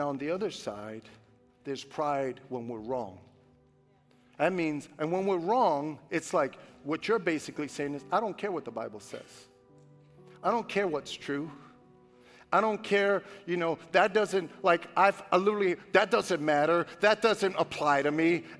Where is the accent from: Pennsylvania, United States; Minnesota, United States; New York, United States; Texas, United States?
New York, United States; Brooklyn; Now, a guy like me, I grew up in Brooklyn.